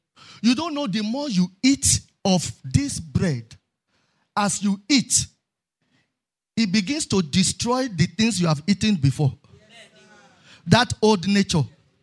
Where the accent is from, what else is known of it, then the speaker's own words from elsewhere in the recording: Ibadan, Oyo, Nigeria; Jotter of when I was growing up in Osos Church, Bodija, Ibadan. I'm talking of 1986, 87, 88.